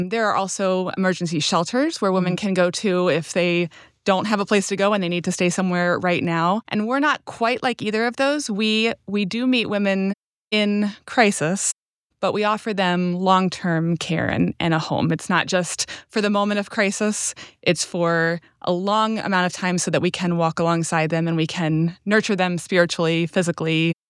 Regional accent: Florida, United States; now in St. Louis, United States; I'm from Florida originally, and my home church in Florida was a strong partner of Redeeming Life.

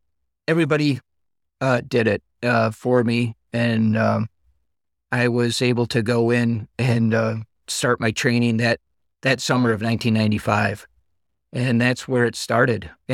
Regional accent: Merrill, Wisconsin, United States; growing up, I remember a little bit about the American Legion, but not too much when I was younger and growing up in Merrill, Wisconsin.

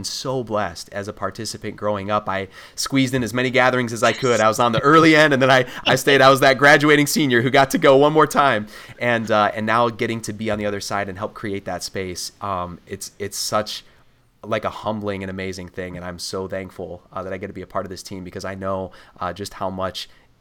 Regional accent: Illinois, United States; I went to Lutheran grade schools, and then we only had a public high school in my town where I grew up in Illinois.

